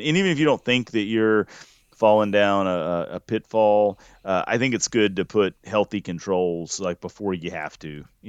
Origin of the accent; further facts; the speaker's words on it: Georgia, United States; also born or lived in South Texas; I was born in Georgia and lived there for a while, moved to South Texas, and then moved back to Georgia and back to South Texas.